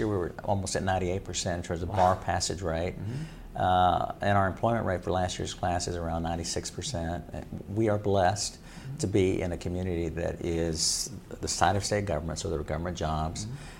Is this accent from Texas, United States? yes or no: yes; Texas, United States; now in Nashville, United States; And I really wasn't, because I'm a Texan. Didn't know that much about Nashville.